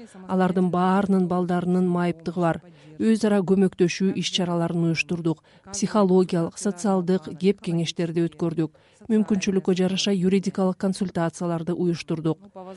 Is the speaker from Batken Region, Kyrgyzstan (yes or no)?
yes; Kyzyl-Kiya, Batken Region, Kyrgyzstan; Менин кичи мекеним Кызылкыя шаарында